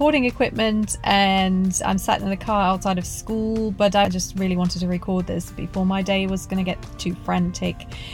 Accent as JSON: {"language": "English", "region": "Bavaria", "country": "Germany", "tie": "born or raised there", "also_born_or_lived": "England", "moved": "as an adult", "said": "born and raised in Bavaria, Germany. I moved to England in my 20s to study for a master's degree. That's where I met my English husband. We moved to London, got married, then moved to Southeast England"}